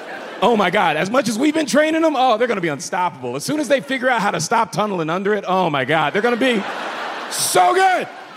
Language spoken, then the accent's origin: English; Florida, United States; Not that dumb, and I grew up in Florida.